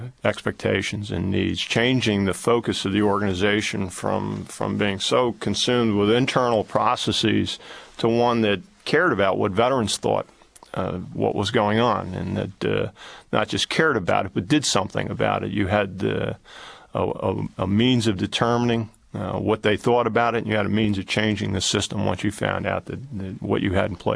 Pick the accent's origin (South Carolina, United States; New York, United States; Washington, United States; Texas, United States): New York, United States; I grew up in New York. I'm a veteran